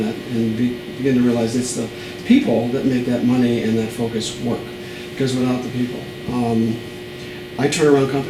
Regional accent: California, United States; I know that sounds kind of kooky, especially I'm from California, right? A little bit too flower power here.

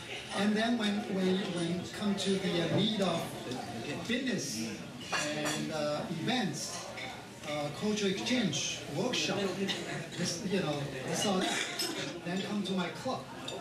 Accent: Shanghai, China; now in New York, United States; As I was born and raised in Shanghai, when I come to this city, I, you know, definitely come for the land of opportunities.

